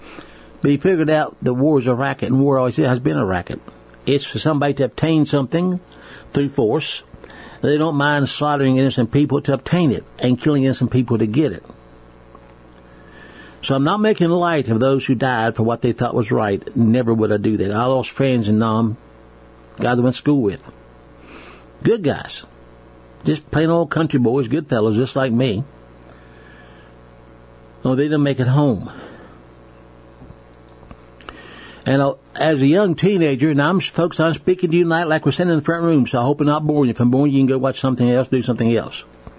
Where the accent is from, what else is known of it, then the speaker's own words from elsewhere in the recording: United States; I knew America was the best, and I was proud of being American.